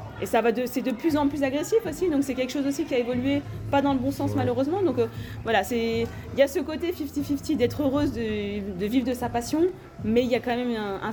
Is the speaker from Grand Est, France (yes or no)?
yes; Grand Est, France; ça me rappelle un peu mon enfance en Alsace où c'était très... En Alsace on est très tournoi, très côté familial